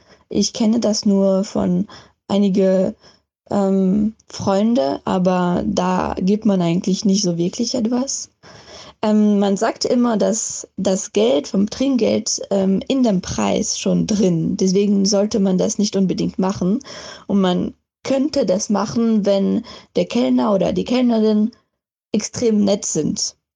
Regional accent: France; now in Germany; ich komme ursprünglich aus Frankreich. Ich bin auch da aufgewachsen.

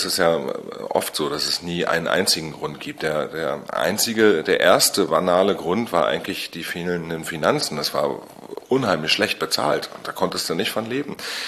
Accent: Mecklenburg-Vorpommern, Germany; now in Berlin, Germany; Also eigentlich stamme ich von der Insel Usedom, da bin ich aufgewachsen, 1980 geboren und jeder von der Insel Usedom ist in Wolgast geboren. Dann bin ich nach Schulzeit und allem erstmal nach Stralsund gegangen

